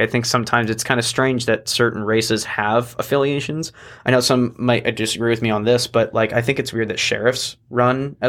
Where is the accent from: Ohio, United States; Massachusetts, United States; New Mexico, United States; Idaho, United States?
Idaho, United States; Post Falls; again, I'm from Post Falls. I've seen the prairie disappear